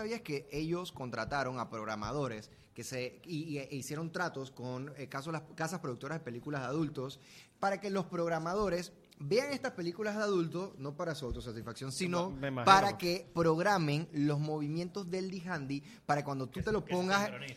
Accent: Panama; Bueno, yo vengo de Panamá, soy creador de contenido digital.

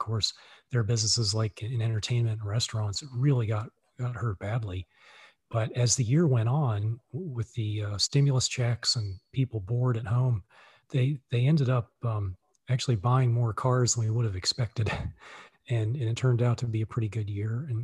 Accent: Virginia, United States; also born or lived in Boston; I'm talking to you from Charlottesville, Virginia today, and I moved here 2 years ago from Boston, where I had moved with my wife in 1998, and my brother also moved north from our native Virginia

